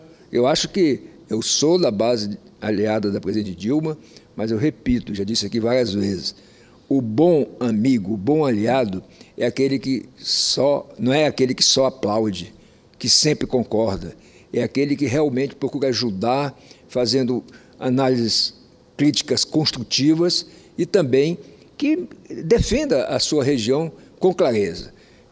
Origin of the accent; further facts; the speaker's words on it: Roraima, Brazil; como roraimense, como amazônida, como homem que, inclusive, se formou lá, não conheço a Amazônia só por ouvir falar